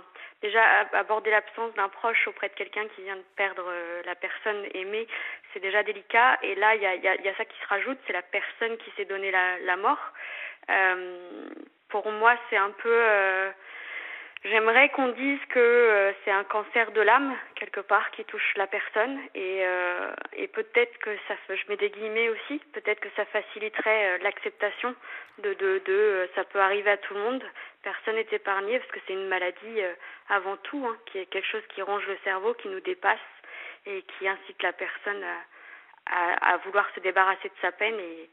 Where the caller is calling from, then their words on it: La Roche-sur-Yon, Pays de la Loire, France; j'ai 35 ans et je viens de La Roche-sur-Yon.